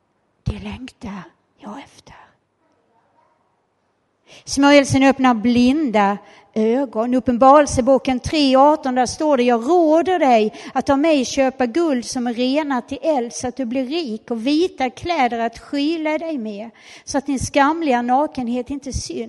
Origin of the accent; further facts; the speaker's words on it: Skara, Västra Götaland County, Sweden; Nere runt Skara där vi kommer ifrån, där har de så här kosläpp på våren.